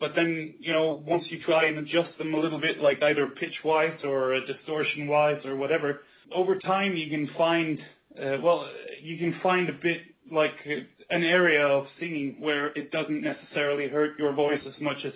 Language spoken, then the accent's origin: English; Norway; vocals the way I did them is another Norwegian folk metal band called … which is like, they're actually, they originated from my hometown where I was born.